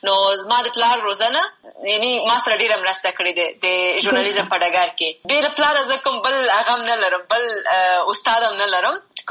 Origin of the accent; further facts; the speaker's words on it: Kabul, Afghanistan; دا سمه ده چې زه د افغانستان یم، او بیا په افغانستان کې د لغمان ولایت یم. په کابل کې زیږیدلی یم، کابل کې مې ژوند کړی دی، ښوونځی مې هم په کابل کې لوستی دی، پوهنتون مې هم په کابل کې لوستی،